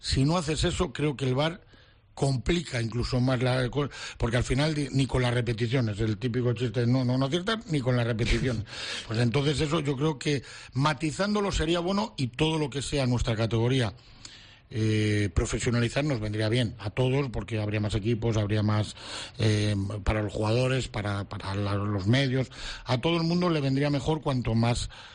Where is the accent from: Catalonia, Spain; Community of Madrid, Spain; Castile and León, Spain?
Castile and León, Spain; Valladolid; now in Balearic Islands, Spain; Y ahora yo soy un balearico más, porque yo soy pucelano